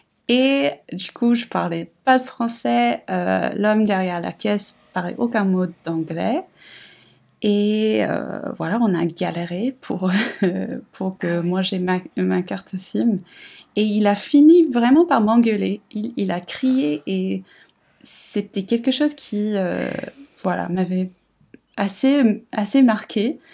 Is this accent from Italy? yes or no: no; Sydney, New South Wales, Australia; moved away as an adult; now in France; J'ai grandi à Sydney, en Australie, et j'habite près de Paris depuis à peu près 2 ans.